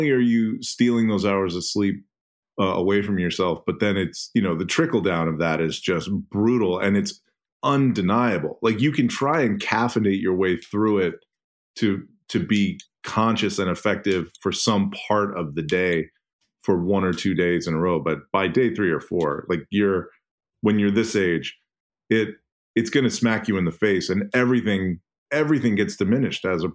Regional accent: California, United States; I'm from the Bay Area. I'm currently living in Wisconsin.

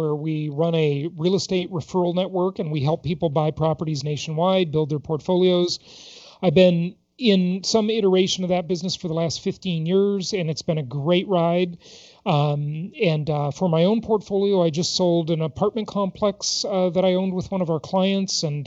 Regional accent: Los Angeles, California, United States; I grew up poor in Los Angeles, didn't like being poor.

